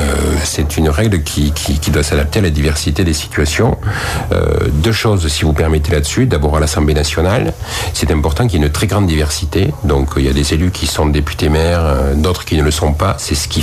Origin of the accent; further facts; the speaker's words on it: Rodez, Occitanie, France; born there; Alors, Rodez, c'est ma ville natale et c'est ma ville de résidence. J'habite à Rodez.